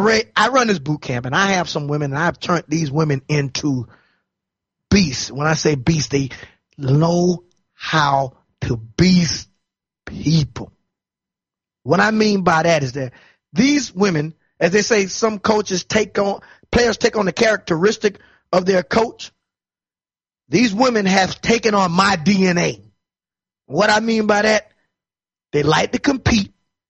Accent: Florida, United States; I know I'm from Florida, but I haven't seen football breed it the way that they breed it in Dallas, Texas

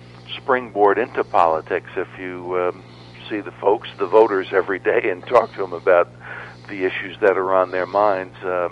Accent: Ramsey, New Jersey, United States; He was a borough councilman in my hometown of Ramsey, New Jersey.

